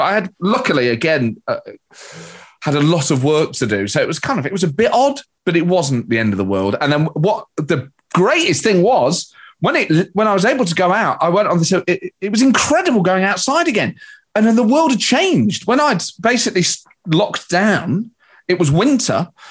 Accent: Nottingham, East Midlands, United Kingdom; So our family holidays were on the east coast of England, as a lot of Nottingham people and people in the East Midlands.

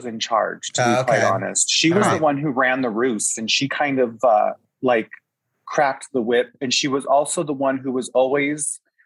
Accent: Victorville, California, United States; Well, I grew up in Victorville, so the high desert, which is just about 20 minutes up the Cajon Pass.

